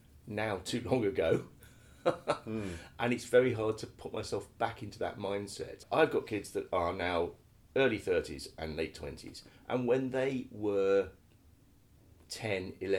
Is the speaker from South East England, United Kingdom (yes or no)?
yes; Banbury, South East England, United Kingdom; moved away as an adult; So basically I'm from Banbury because that's where I spent my entire youth until I left home to go to music college.